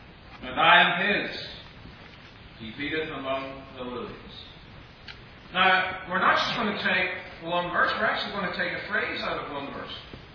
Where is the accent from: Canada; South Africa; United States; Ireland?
Ireland; Growing up in Ireland, not in my particular home, but a lot of the neighbors' homes